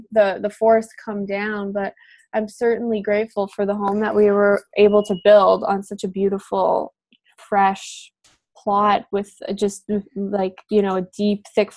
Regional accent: Manitoba, Canada; moved away as an adult; now in Vancouver, Canada; When I moved from Manitoba, where I grew up, to Vancouver, that was one of the biggest changes I've ever made in my life

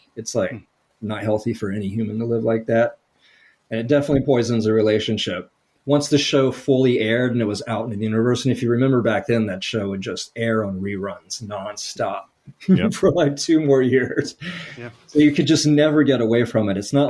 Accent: Atlanta, Georgia, United States; moved away as an adult; also born or lived in New Orleans / North Carolina; I was desperate to leave the South at that stage of my life. Ended up in New Orleans because I'm from the Atlanta area.

